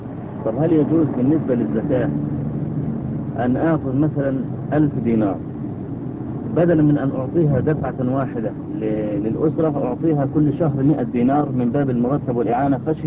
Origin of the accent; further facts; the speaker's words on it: Egypt; يعني احنا عندنا في مصر الموظف ياخذ 40 جنيه مثلا او 50